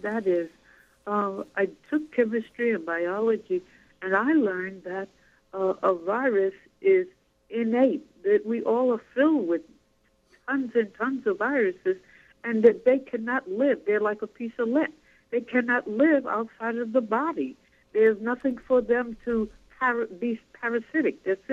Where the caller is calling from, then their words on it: New Jersey, United States; from Jersey.